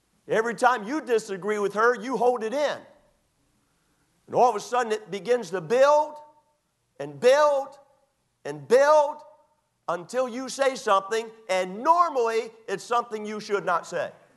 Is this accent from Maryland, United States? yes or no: yes; Maryland, United States; I grew up in Maryland, and oftentimes, more than not, we go down to the Chesapeake.